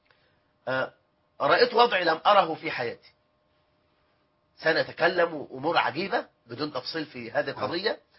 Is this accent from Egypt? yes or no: yes; Egypt; فجايب اللي بيسموه الغطره او الشال المعروف عندنا في مصر